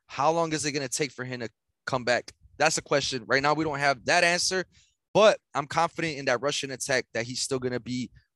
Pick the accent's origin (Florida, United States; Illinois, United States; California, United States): Illinois, United States; Chicago; and we like this because we're from Shot City, baby.